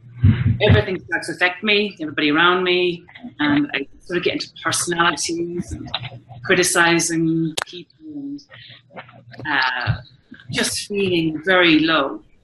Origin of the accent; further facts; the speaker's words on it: Ireland; now in Mexico City, Mexico; I'm an Irish teacher living in Mexico City